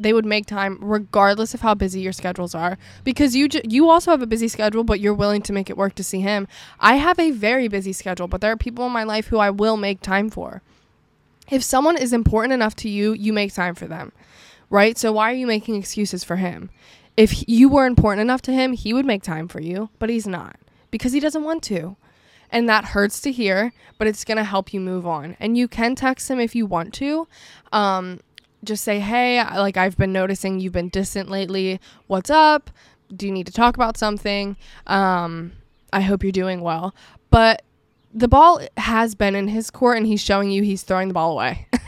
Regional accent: Pennsylvania, United States; a few of my friends who are also from my hometown, they've moved, but only to like an hour and a half away in a city, in a bigger city here.

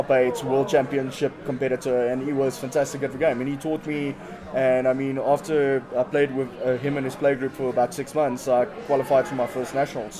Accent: Pietersburg, Limpopo, South Africa; Yeah, so I grew up in Pietersburg, and it's a small town in Limpopo, and we used to play every Saturday in this old man's house in the garage.

